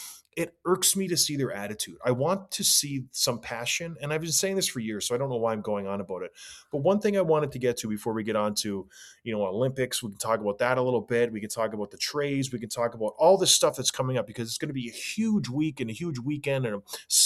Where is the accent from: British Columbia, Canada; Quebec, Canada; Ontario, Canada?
Ontario, Canada; St. Catharines; I grew up in St. Catharines, so I grew up watching the Leafs, hating the Leafs.